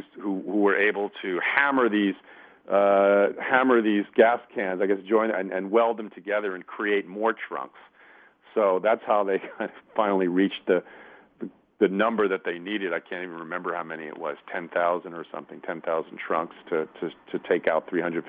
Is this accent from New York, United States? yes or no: yes; New York City, New York, United States; So I grew up with this in New York City.